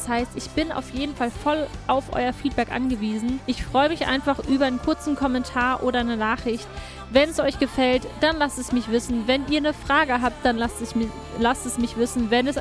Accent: Hanover, Lower Saxony, Germany; ich komme aus Hannover

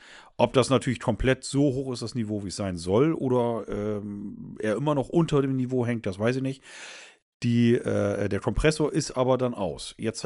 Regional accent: Bremen, Germany; hier bei mir in Bremen vom Band gelaufen. Deswegen als Bremer

